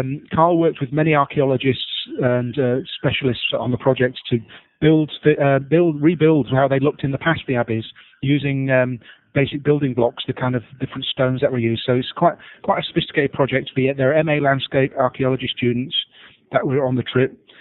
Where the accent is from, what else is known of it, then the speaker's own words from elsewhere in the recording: Yorkshire and the Humber, United Kingdom; I'm from Yorkshire